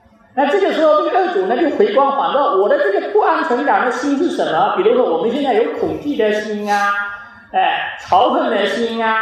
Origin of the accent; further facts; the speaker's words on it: China; 所以这个我们中国人说的这个好人啊，事实上是一个非常笼统的概念。